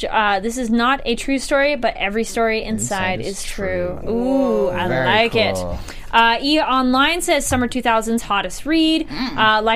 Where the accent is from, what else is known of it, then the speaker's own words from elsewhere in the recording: Santa Barbara, California, United States; her mom's from Santa Barbara. That's, like, my hometown.